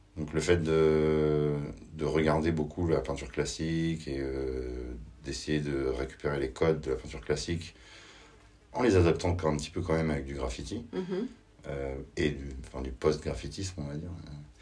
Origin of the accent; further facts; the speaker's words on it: Le Havre, Normandy, France; Chez nous, je suis originaire du Havre